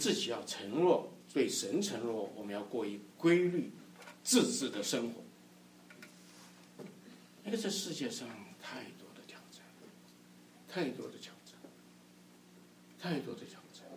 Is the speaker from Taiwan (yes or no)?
no; China; 所以人就是这样，包括我们中国人的就是这样